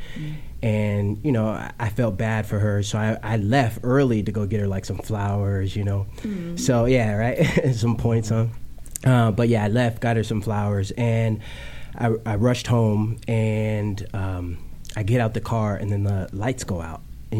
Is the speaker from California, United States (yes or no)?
yes; Oxnard, California, United States; I'm from Oxnard, California. And I'm an R&B recording artist.